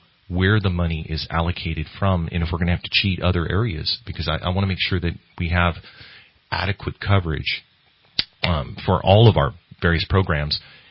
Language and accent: English; Redding, California, United States; But yeah, Reading's my hometown, and I was born here. Spent some time abroad serving in service to our nation